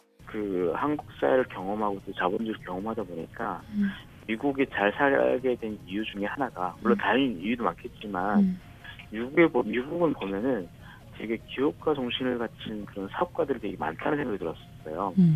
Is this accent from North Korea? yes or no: yes; North Korea; now in South Korea; 제가 그 북한 출신 북한 탈북자 청년으로서